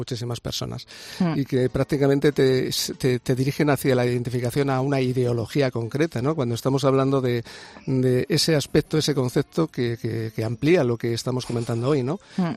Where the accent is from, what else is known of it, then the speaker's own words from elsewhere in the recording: Spain; lo que somos los españoles